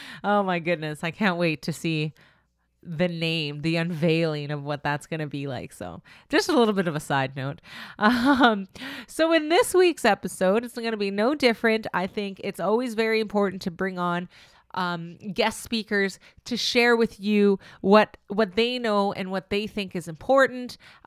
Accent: Brokenhead, Manitoba, Canada; I'm from Broken Head, Ojibwe Nation here in Manitoba, not too far from Winnipeg. And … I'm from the Fish Clan.

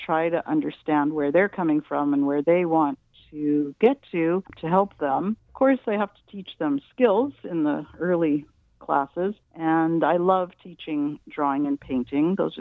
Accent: Winnipeg, Manitoba, Canada; also born or lived in New York; What I've decided to do is talk about my life growing up in Winnipeg and how I was influenced by living in Winnipeg

